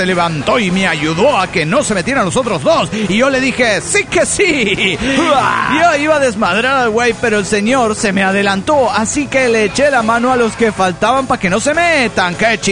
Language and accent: Spanish; Valencia, Carabobo, Venezuela; Hola, amigos … de Valencia, Venezuela.